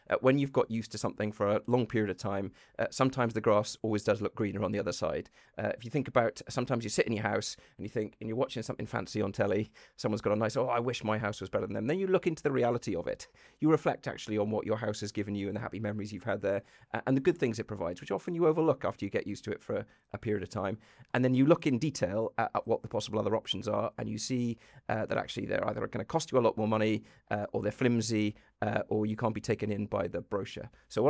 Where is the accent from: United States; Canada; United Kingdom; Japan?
United Kingdom; Llantwit Major, Wales; I'm from Llantwit.